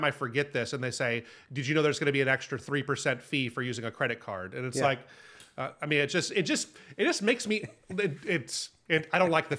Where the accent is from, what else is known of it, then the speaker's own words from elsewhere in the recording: Hawaii, United States; moved away; I'd never even heard of it until I grew up in Hawaii, and it just wasn't, yeah, really a thing here, I don't think.